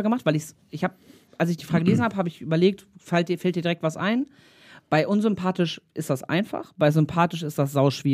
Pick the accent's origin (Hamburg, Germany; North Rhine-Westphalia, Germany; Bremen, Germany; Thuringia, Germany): North Rhine-Westphalia, Germany; Bielefeld; als Bielefelder